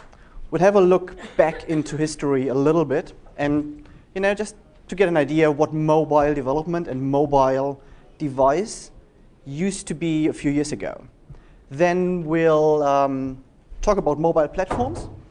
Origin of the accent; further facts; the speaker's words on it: Germany; So this is the typical history of a mobile early adopter growing up in Germany in the mid-90s. That's me, actually.